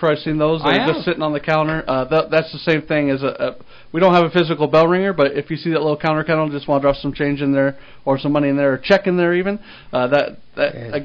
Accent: Chicago, Illinois, United States; now in North Platte, United States; I know that my wife and I, we're both from Chicago

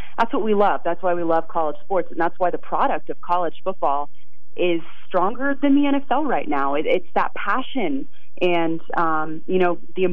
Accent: California, United States; now in Boston, United States; You know, I'm from California, so all of our fans are super chill, maybe to a fault. And then I moved to Boston for school

